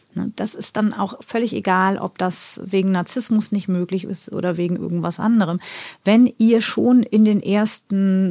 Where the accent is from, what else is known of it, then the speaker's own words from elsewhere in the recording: North Germany, Germany; ich komme ja so aus dem Norden, immer so eine norddeutsche Straße vor.